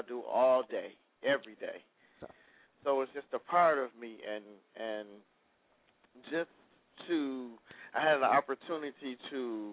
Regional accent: Detroit, Michigan, United States; also born or lived in Ethiopia; now in Los Angeles, United States; I'm in Los Angeles now. I'm from Detroit.

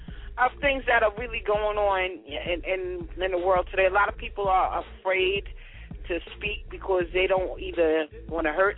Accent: West Virginia, United States; I'm from West Virginia.

